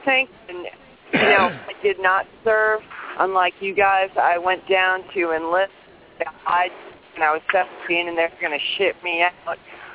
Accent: United States; And I love our country. I'm so American that it just flat out hurts what's happening to it.

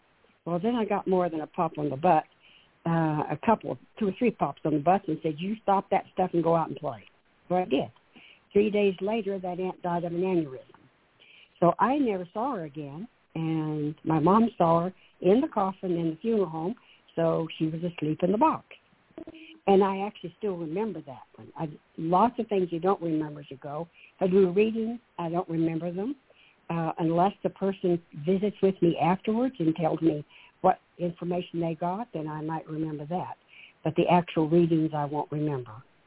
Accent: the South, United States; I grew up in the South, and you didn't call adults by first names.

